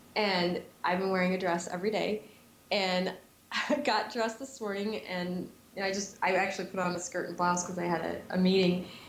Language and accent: English; Salt Lake City, Utah, United States; I mean, I grew up in Salt Lake City, Utah. I grew up in a Mormon family.